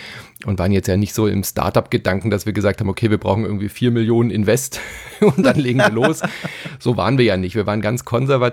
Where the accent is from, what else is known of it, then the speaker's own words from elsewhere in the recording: Stuttgart, Baden-Württemberg, Germany; ich bin ja in Stuttgart aufgewachsen